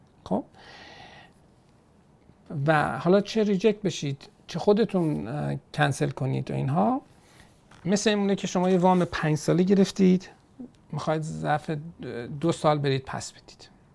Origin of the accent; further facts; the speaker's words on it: Iran; دنبال این باشیم که ما نفهمند وقت ما ایرانی هستیم.